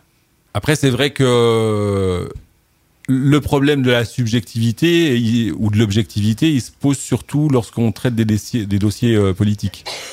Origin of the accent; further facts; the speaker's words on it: eastern France, France; dans ma région d'origine, qui est dans l'est de la France